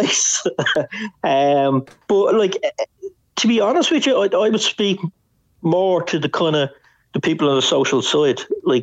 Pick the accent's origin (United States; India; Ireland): Ireland; Dublin, Leinster; because I'm from Dublin, I'm Irish.